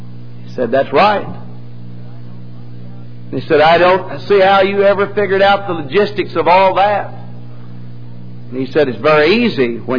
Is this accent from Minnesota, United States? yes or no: no; Texas, United States; I'm from Texas, and that's two strikes against you when you get up this country